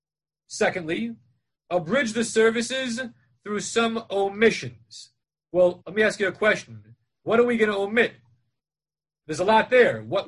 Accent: Great Neck, New York, United States; When I was growing up in the Great Neck Synagogue, we never did this other than for Simchas Torah

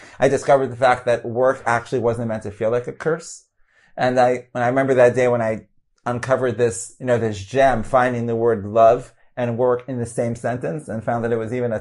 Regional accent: New York, United States; I'm from New York, and about 11 years ago, I had left full-time learning.

